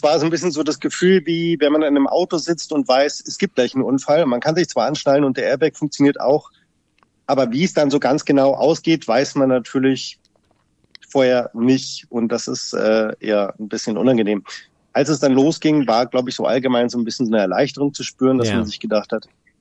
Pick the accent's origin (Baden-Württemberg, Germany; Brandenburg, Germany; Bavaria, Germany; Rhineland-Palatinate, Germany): Bavaria, Germany; Munich; now in Darwin, Australia; ich komme ursprünglich aus München, lebe jetzt aber seit 11 Jahren hier in Darwin